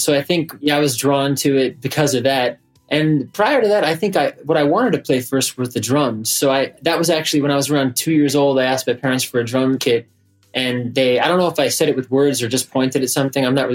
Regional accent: New York City, New York, United States; The most formative years, I was raised in New York City.

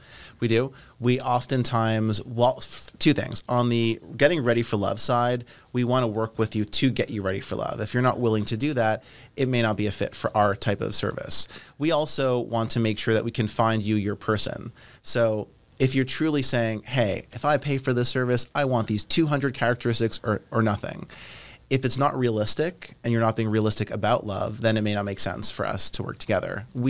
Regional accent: Canada; I'm Canadian.

